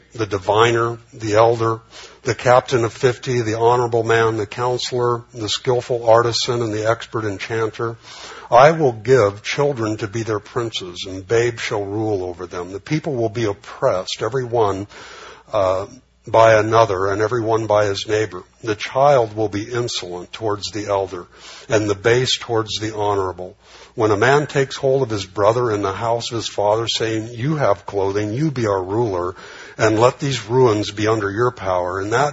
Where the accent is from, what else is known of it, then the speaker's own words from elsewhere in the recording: California, United States; I grew up on World War II movies, you know, at the Garmar Theater on Whittier Boulevard.